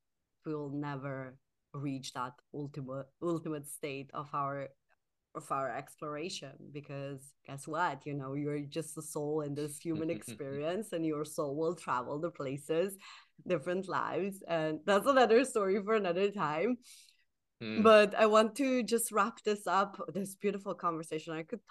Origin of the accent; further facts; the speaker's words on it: Slovenia; English is a second language; now in Sweden; I've been in Sweden 10 years now, and every time I go back to my home country, to Slovenia, I find so much appreciation for my country.